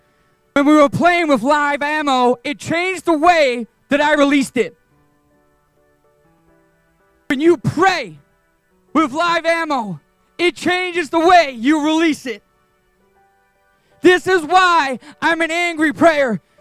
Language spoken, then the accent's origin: English; Liverpool, North West England, United Kingdom; I grew up in Liverpool, England, okay? The only sport I ever played was soccer.